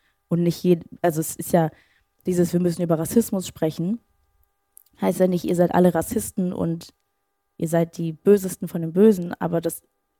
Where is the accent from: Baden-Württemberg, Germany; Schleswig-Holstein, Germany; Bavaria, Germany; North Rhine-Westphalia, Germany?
Schleswig-Holstein, Germany; Aber so war das auch schon als Kind. Ich komme aus Schleswig-Holstein